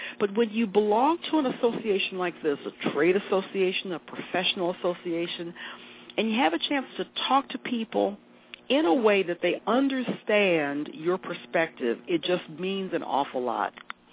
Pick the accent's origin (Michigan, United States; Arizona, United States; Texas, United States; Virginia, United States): Michigan, United States; Detroit; I came to my conference in Detroit, my hometown, in 1986.